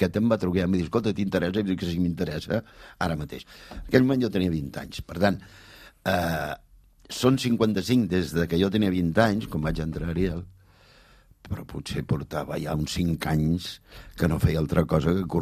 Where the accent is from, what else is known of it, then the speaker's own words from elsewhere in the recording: Barcelona, Catalonia, Spain; Perquè la gent del meu barri de Sants érem tan pobres que no teníem diners per comprar els llibres.